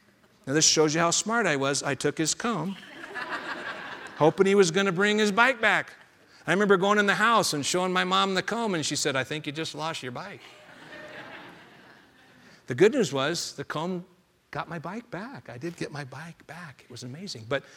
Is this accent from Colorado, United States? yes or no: yes; Denver, Colorado, United States; And it made me think of a time back in my childhood growing up in the Denver area.